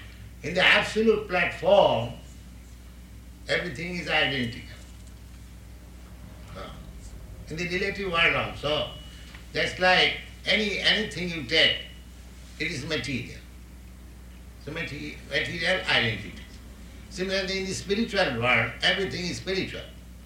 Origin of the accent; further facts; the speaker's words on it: India; Why? I am an Indian, I am a foreigner. 2 or 3 years ago, I was not known to them, not they were known to me.